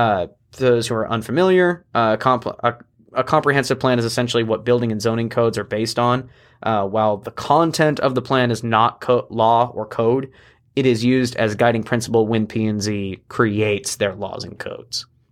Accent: Post Falls, Idaho, United States; again, I'm from Post Falls. I've seen the prairie disappear

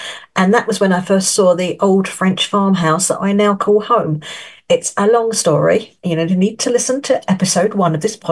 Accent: London, United Kingdom; now in France; your host, and though I'm from London, UK, I now live in France, in the far north, a place called the Seven Valleys in Pas-de-Calais.

